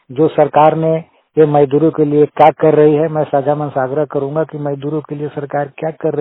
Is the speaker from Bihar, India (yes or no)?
no; Jharkhand, India; Jharkhand Palamu district का निवासी हूं।